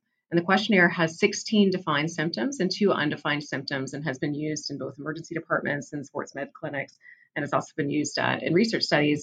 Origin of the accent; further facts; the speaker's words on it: Canada; being Canadian, we have a pretty small emergency medicine research community